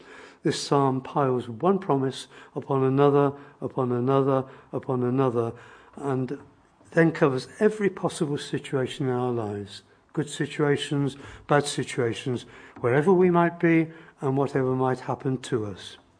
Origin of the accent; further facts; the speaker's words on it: Southam, West Midlands, United Kingdom; But I still remember the skies as I saw them in the Midlands, in my hometown of Southam, when I was a student